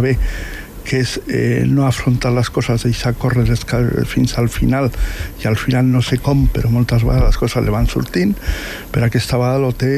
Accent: Basque Country, Spain; Jo, tal com has dit, soc de procedència basca, soc basc, i no soc català.

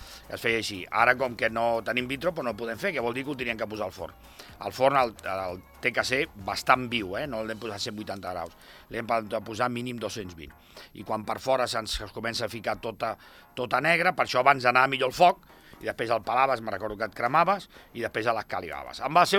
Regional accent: L'Hospitalet de Llobregat, Catalonia, Spain; No, jo soc d'Hospitalet

